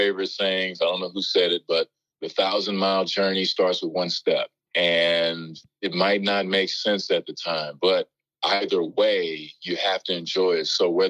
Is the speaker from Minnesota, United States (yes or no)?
no; Dallas, Texas, United States; That's my hometown. I saw people that I grew up with and played high school basketball with wearing Dallas Mavericks championship jerseys.